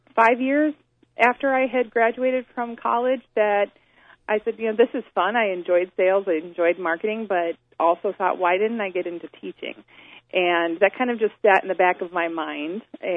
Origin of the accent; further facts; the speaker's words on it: Marshfield, Wisconsin, United States; I grew up in Marshfield and attended Marshfield High School